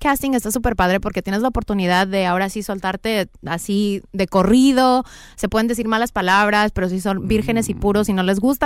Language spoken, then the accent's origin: Spanish; Los Angeles, California, United States; Yo soy una locutora de Los Ángeles que se pone a examinar lo que pasa en el mundo mundial con un toque divertido, diferente y muy personal